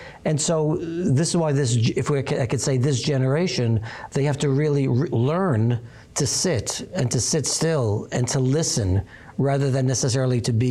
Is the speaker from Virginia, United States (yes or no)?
no; Brooklyn, New York, United States; When I was young, in the 50s and early 60s, it was not uncommon. I'm from Brooklyn.